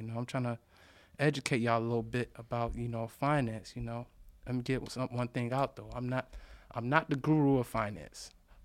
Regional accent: Rochester, New York, United States; You know, I graduated from Norfolk State University. I'm from Rochester, New York. You know, majored in accounting.

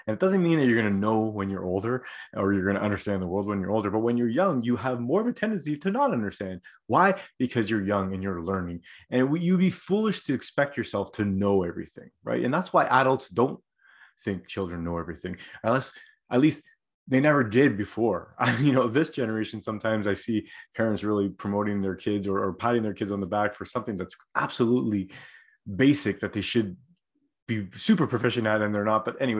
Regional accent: Canada; I can only speak for as a Canadian.

